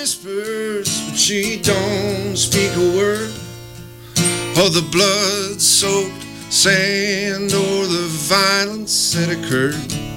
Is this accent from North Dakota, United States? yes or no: yes; North Dakota, United States; also born or lived in Wisconsin; Not originally, no. I'm originally from North Dakota. I've been down here about 25 years or so.